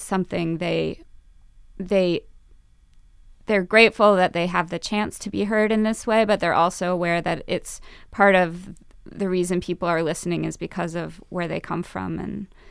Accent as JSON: {"language": "English", "town": "Minneapolis", "region": "Minnesota", "country": "United States", "said": "I'm from Minneapolis. I went to an urban public school in Minneapolis where we had some security."}